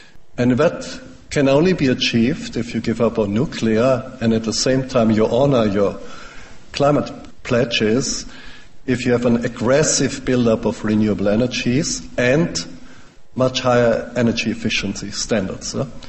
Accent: Germany; English is a second language; Finally, because I'm coming from Germany now.

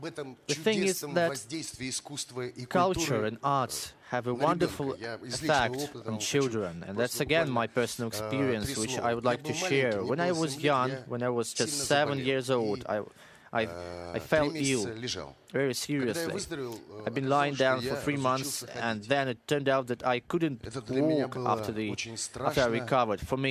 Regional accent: Novokuznetsk, Kemerovo Oblast, Russia; That was a miracle for me and for everyone in the city of Novokuznetsk, my hometown.

